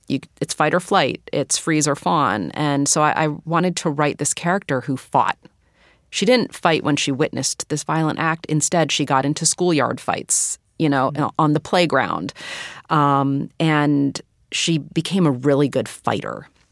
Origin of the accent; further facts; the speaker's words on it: Philadelphia, Pennsylvania, United States; It was neat growing up in Philadelphia and hearing my elder stories from Puerto Rico, where they came from.